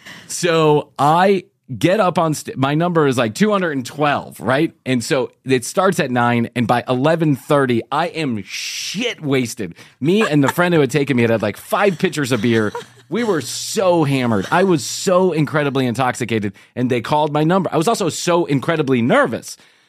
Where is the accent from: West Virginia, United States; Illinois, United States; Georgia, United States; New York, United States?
Georgia, United States; Atlanta; from Atlanta, Georgia.